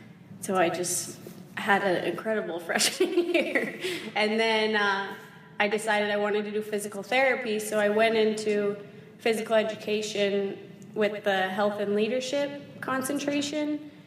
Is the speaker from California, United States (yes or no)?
no; Colorado, United States; also born or lived in Denver, United States; And then once we moved up to Summit County when I was in second grade, I spent most of my time skiing at Copper and A Basin and Breckenridge with my local club team, Team Summit.